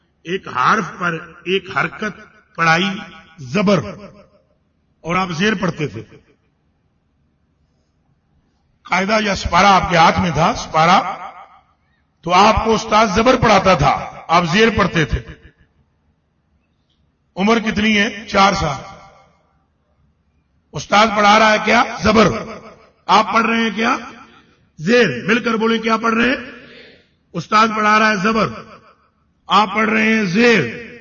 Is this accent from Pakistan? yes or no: yes; Punjab, Pakistan; تو میں چونکہ پنجاب سے تعلق رکھتا ہوں